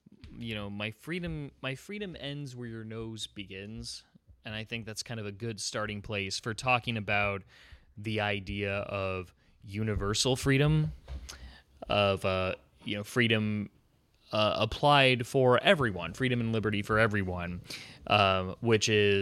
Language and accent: English; Lakewood, United States; in my hometown of Lakewood, which is where my parents still live, it's legal to shoot fireworks.